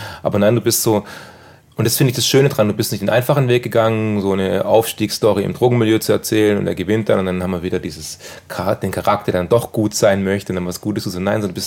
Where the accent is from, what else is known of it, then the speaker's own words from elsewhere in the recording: Kornwestheim, Baden-Württemberg, Germany; Henne und ich, wir kommen ja beide aus Kornwestheim, so aus unterschiedlichen Gegenden.